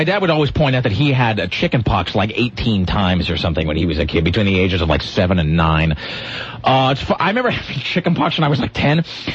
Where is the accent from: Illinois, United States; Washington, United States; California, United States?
Washington, United States; Kennewick; And I was from Kennewick, though, so to me, Vancouver was like the big city.